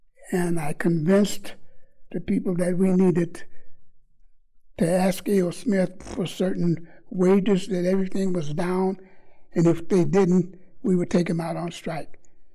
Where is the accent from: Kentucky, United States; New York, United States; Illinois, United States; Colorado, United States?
Illinois, United States; Chicago; born there; now in Milwaukee, United States; My beginning, I was born in Chicago, Illinois, on the south side.